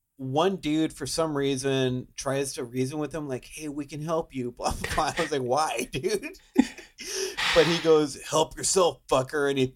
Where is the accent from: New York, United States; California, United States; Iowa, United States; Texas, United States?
Texas, United States; Temperatures are like 88 degrees, but we're from South Texas.